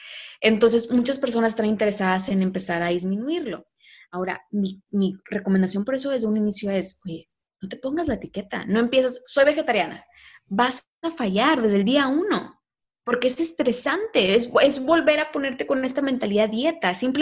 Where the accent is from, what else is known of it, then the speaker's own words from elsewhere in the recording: Nuevo León, Mexico; se fue dando de forma natural, digo, como persona regia, donde hay carnes asadas, pues, seguido.